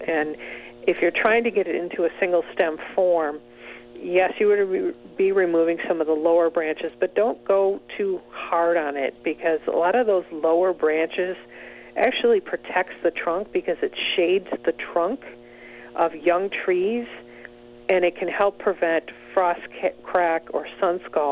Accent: Michigan, United States; I was very familiar with that tree growing up in Michigan.

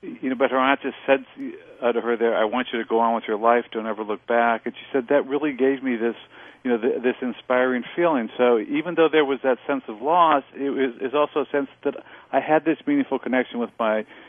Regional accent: Midwest, United States; also born or lived in Minneapolis, United States; I grew up somewhere in the Midwest.

